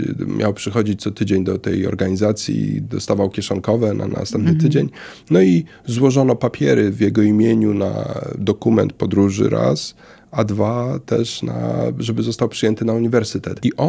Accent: Łódź, Łódź Voivodeship, Poland; born there; mimo że urodziłem się w Łodzi, nigdy nie przyzwyczaiłem się do zimy.

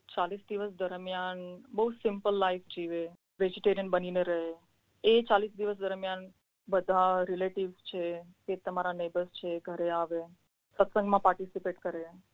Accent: Junagadh, Gujarat, India; moved away as an adult; also born or lived in Bantva; now in Sydney, Australia; અને હું જૂનાગઢ સૌરાષ્ટ્ર ગુજરાતથી છું. હું સિંધી છું અને મારો જન્મ બાટવામાં થયો હતો અને મારા હસબન્ડ ગુજરાતી છે. હું 12 વર્ષ પહેલા અહીંયા સિડની એઝ અ સ્ટુડન્ટ આવી હતી.

